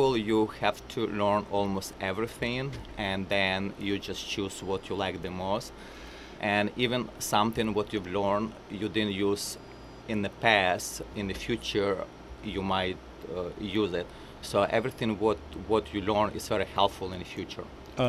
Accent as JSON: {"language": "English", "town": "Lviv", "region": "Lviv Oblast", "country": "Ukraine", "second_language": "English", "said": "I'm from Ukraine, and I started in a circus school when I was 8 years old. My parents, they are not circus performers, so this only me, crazy in the family. Yeah, so I'm from a town on the west of Ukraine"}